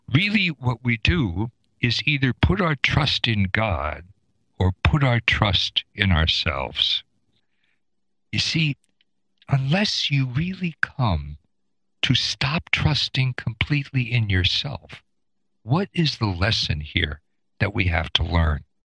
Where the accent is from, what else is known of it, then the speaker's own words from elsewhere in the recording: United States; You know, as an American, going into what might be for me a kind of a hostile environment, because I've been so used to eating food that has been processed and drinking water that has been purified.